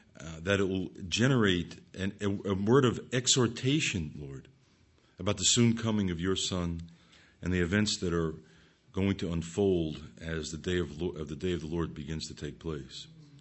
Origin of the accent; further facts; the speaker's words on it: Ronkonkoma, New York, United States; accent: Long Island; now in Pennsylvania, United States; I call Ronkonkoma home, and I kid when I come back, I say I want to get my accent sharpened.